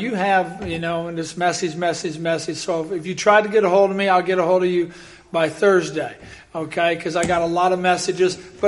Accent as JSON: {"language": "English", "region": "Iowa", "country": "United States", "tie": "born or raised there", "said": "And he came up to Iowa on a mission trip, my home state."}